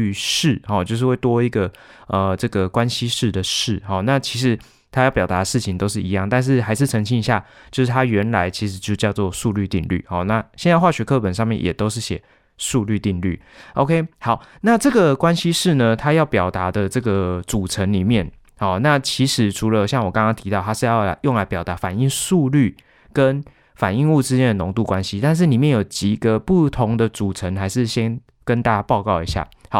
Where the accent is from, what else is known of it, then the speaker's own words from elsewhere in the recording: Hualien County, Taiwan; 其实我家乡就在花莲，不过很幸运的哦，就是我的家人跟我家里面其实都一切平安